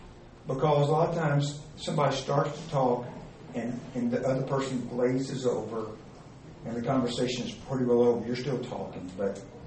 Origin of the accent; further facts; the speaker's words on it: Scotland, United Kingdom; My God, I'm Scottish.